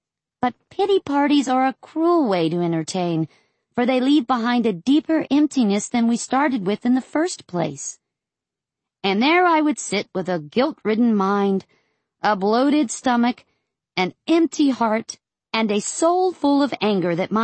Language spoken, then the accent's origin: English; Florida, United States; I grew up in Florida, which meant no snow ever.